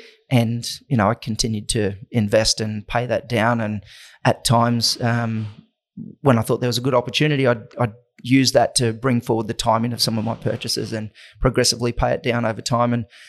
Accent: Innisfail, Queensland, Australia; Between Innisfail and the Atherton Tablelands on a banana, sugarcane and beef cattle property.

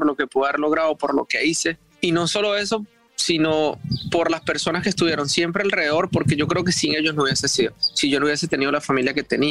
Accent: Venezuela; y después como venezolano, después como patriota fuera de nuestro país

